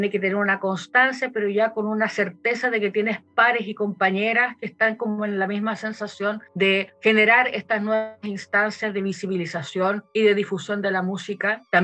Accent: Chile; soy compositora chilena y también soy académica

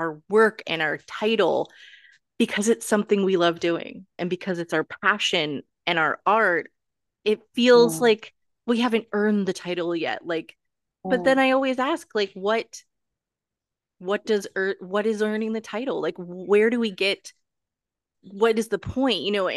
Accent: Canada; as Canadian authors, we both understand the just kind of like the constant like hustle

